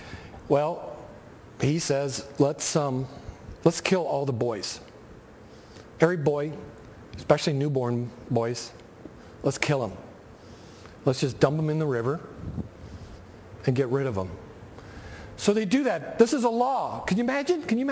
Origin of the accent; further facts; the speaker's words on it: United States; I can say growing up in America, I always yearned to go be with my people.